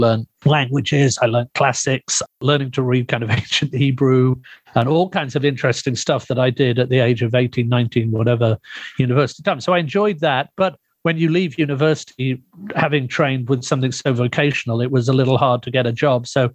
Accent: Winchester, South East England, United Kingdom; born there; Well, I was born in England, in the lovely historic city of Winchester, which is kind of southwest of London, kind of heading southwest-ish towards Cornwall Way for people who know Britain. So I was born there when my father was a surgeon there at the time.

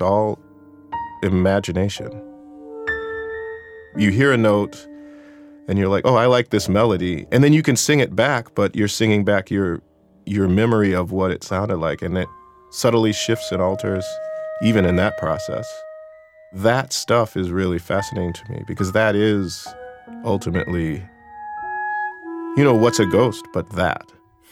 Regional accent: Minneapolis, Minnesota, United States; I grew up in Minneapolis. There was a big rock scene there

